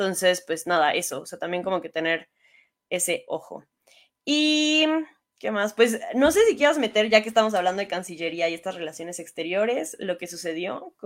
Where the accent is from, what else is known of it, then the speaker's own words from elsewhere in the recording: Mexico; como mexicanas y mexicanos sabemos lo que implica la presencia de los cárteles en nuestras calles